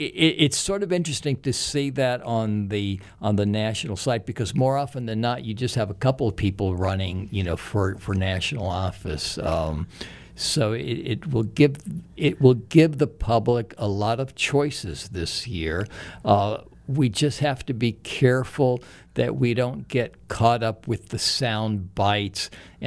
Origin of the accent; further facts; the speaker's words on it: Tarpon Springs, Florida, United States; It's having grown up in Tarpon Springs, I remember coming to Clearwater as a kid and saying, gosh, Clearwater is the place that I want to live when I grow up.